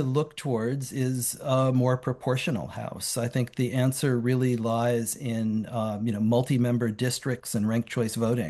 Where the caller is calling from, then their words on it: Massachusetts, United States; I'm calling from Massachusetts, where we have a 9-0 Democratic delegation.